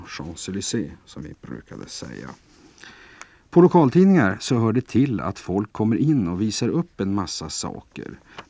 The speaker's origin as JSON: {"language": "Swedish", "town": "Sollefteå", "region": "Västernorrland County", "country": "Sweden", "tie": "born or raised there", "also_born_or_lived": "Sundsvall / Örnsköldsvik / Kramfors / Härnösand", "said": "Men jag tycker ändå att jag är en väl kvalificerad västernorrlänning, född och uppvuxen i Sollefteå och jag har bott i Sundsvall, Örnsköldsvik, Kramfors och Härnösand."}